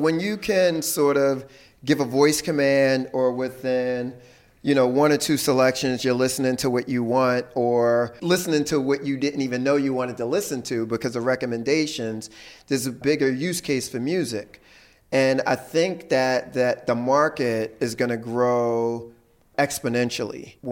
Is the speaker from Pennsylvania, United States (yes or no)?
yes; Philadelphia, Pennsylvania, United States; I grew up in Philly, just a lover of hip hop music.